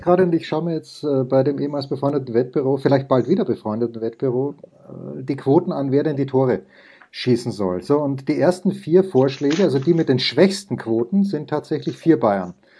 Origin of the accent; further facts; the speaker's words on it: Austria; als Österreicher